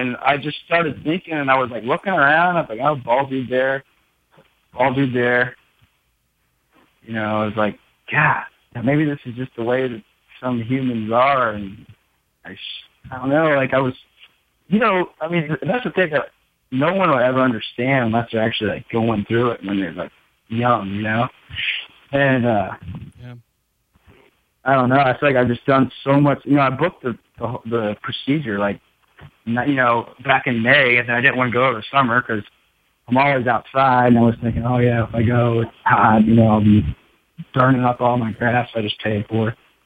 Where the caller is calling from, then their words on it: Charlotte, North Carolina, United States; I'm from Charlotte, North Carolina.